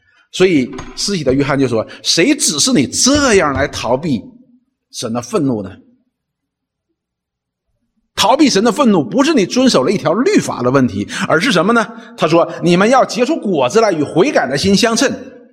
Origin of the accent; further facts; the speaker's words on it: China; 对于我们中国人来讲，说天国进了，我们什么叫天国呢？西天还差不多。但是我们中国人呢讲的是那个